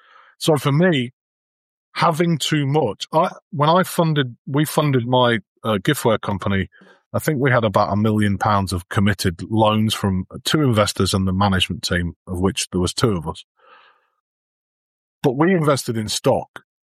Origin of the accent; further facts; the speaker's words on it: Yorkshire and the Humber, United Kingdom; now in London, United Kingdom; aside from the fact that I live in London, I am a Northern CFO, which means I'm from Yorkshire and I'm super tight.